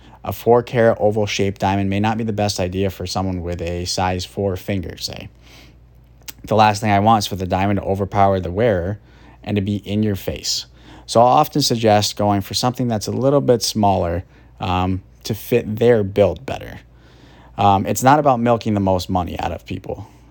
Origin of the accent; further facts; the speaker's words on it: Ithaca, New York, United States; I grew up in Ithaca, and my passion was always hockey. After graduating from Ithaca High School in 2013